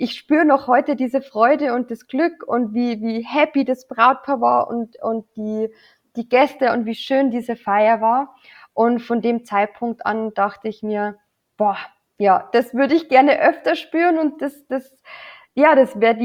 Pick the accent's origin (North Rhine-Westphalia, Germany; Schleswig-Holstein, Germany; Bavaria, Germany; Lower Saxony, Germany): Bavaria, Germany; Aldersbach; Genau, Aldersbach heißt meine Heimat, überhaupt kein Problem.